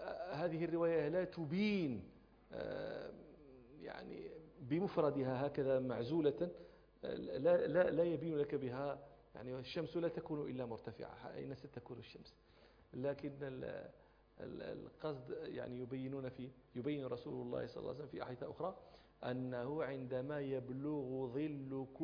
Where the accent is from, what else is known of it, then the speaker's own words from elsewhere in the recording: Rabat, Rabat-Salé-Kénitra, Morocco; وأنا طبعا نشأت ولدت في الرباط ونشأت في الرباط، والرباط هذه مدينة شاطئية لا نوق فيها ولا إبل لا بعران ولا نوق